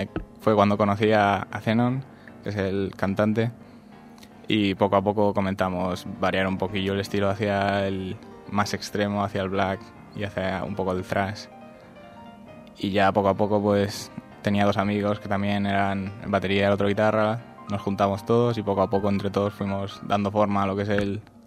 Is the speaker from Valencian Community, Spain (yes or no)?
yes; Valencia, Valencian Community, Spain; Con lo cual, el resto sí que somos todos de Valencia.